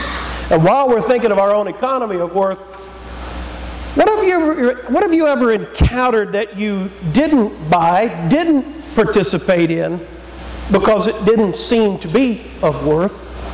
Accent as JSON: {"language": "English", "region": "Georgia", "country": "United States", "tie": "born or raised there", "said": "All the way around 285 in Atlanta and then up Georgia 400 back to my hometown."}